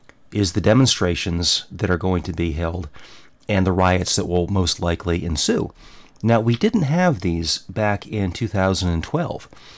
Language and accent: English; Charlotte, North Carolina, United States; I'm from Charlotte.